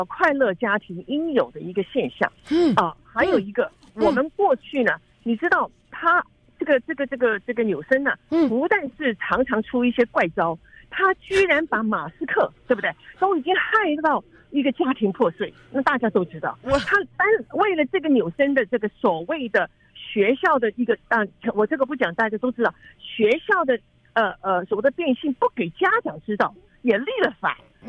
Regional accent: California, United States; 他做了什么好事给我们加州人啊？

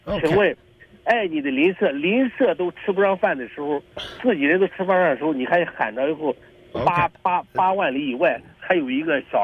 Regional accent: United States; Chinese is a second language; 我们美国人现在还有能力再去帮助别人吗？我们到处马路上睡满了流浪汉

